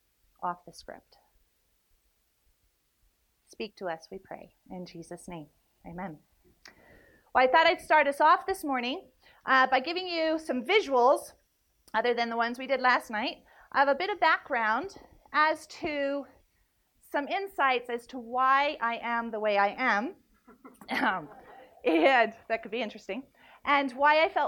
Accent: Naples, Campania, Italy; moved away as an adult; as I grew up in Naples, Italy, as a TCK, otherwise known as a brat.

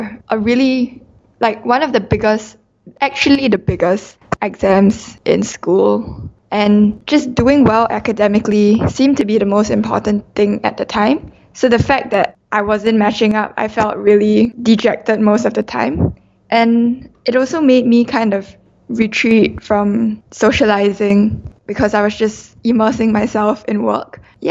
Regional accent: Singapore; I'm from Singapore

